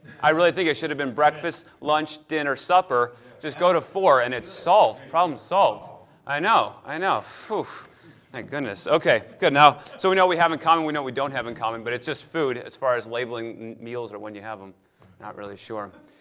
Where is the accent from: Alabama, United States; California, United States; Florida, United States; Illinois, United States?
Illinois, United States; Chicago; born or raised there; moved away as an adult; also born or lived in Texas; now in Kansas, United States